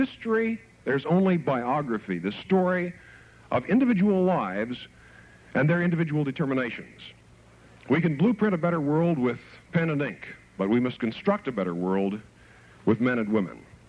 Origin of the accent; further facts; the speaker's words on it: Kansas, United States; I'm from Finney County, Kansas, originally.